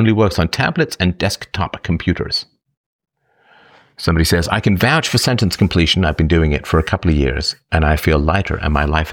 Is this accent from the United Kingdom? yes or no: yes; England, United Kingdom; But, I mean, growing up in England as part of the lower class, I can tell you